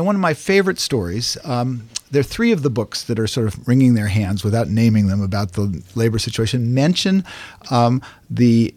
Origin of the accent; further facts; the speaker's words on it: California, United States; Because, you know, I grew up in Silicon Valley. I worshipped at the Church of Moore's Law forever.